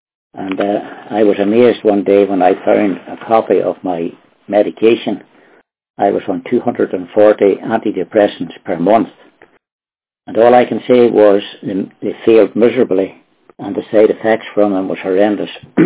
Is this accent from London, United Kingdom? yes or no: no; Northern Ireland, United Kingdom; I'm from Northern Ireland.